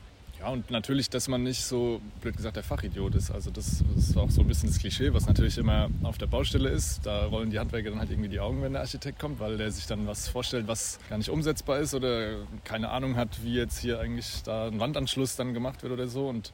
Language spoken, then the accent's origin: German; Aschaffenburg, Bavaria, Germany; now in Mainz, Germany; ich bin 23, ich bin aus Aschaffenburg, komme jetzt aber zum Studieren nach Mainz, also bin hergezogen